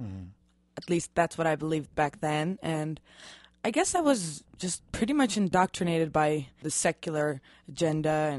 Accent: Netherlands; I'm from Holland.

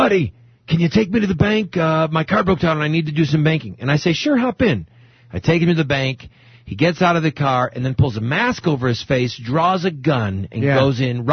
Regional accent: New Jersey, United States; I'm from New Jersey. We do that where I'm from, too.

